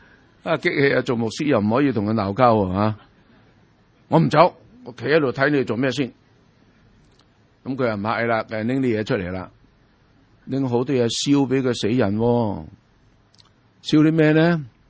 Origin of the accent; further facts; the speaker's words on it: China; 啊，我哋中国人呢好鍾意自己呃自己。